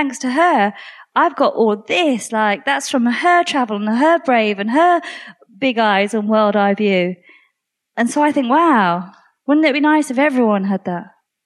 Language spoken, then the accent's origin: English; England, United Kingdom; I've been going like, I'm British, I'm not Polish, I'm British.